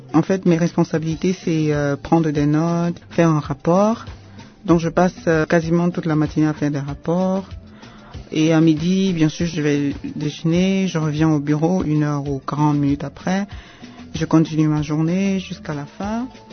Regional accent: Cameroon; Je suis camerounaise de nationalité.

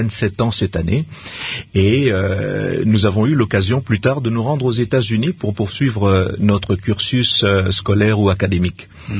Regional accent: Kinshasa, DR Congo; moi, je me souviens qu'en grandissant, particulièrement à Kinshasa

